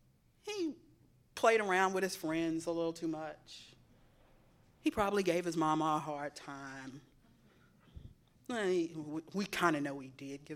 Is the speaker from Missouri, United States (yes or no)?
yes; St. Louis, Missouri, United States; Now, growing up in St. Louis, we always walk down the middle of the street. It's what we do.